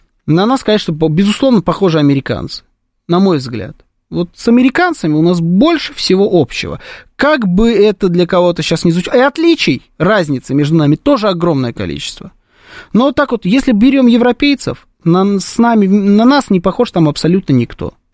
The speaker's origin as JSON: {"language": "Russian", "country": "Russia", "tie": "born or raised there", "also_born_or_lived": "Uzbekistan", "said": "Я татарин, родившийся в Узбекистане, привезенный в 92-м году в Россию родителями татарами, родившимся в России. Я русский, безусловно, да."}